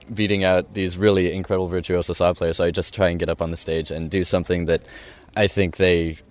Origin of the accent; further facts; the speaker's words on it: California, United States; I'm from California.